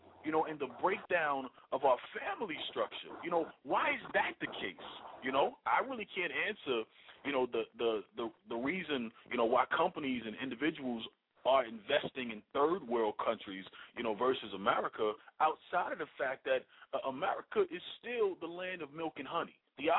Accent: United States; I'm only including myself because I am an American.

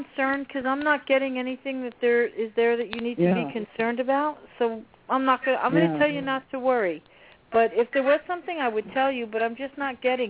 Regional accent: New Jersey, United States; I'm Italian too, but I'm from a Jersey Ital

